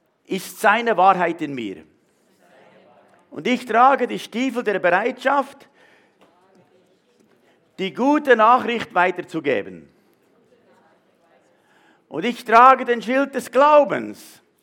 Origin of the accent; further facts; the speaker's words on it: Spiez, Bern, Switzerland; ich habe mich sehr wohl gefühlt hier, wie bei uns in Spiez